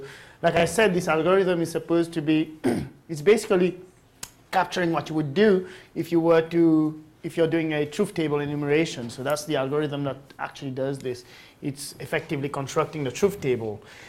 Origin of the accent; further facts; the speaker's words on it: Mauritius; English is a second language; Hey, Mauritius?